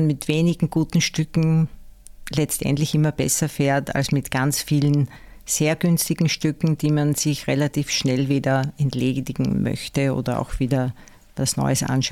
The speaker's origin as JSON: {"language": "German", "town": "Wiener Neustadt", "region": "Lower Austria", "country": "Austria", "tie": "born there", "said": "ich bin eigentlich eine gebürtige Wiener Neustädterin"}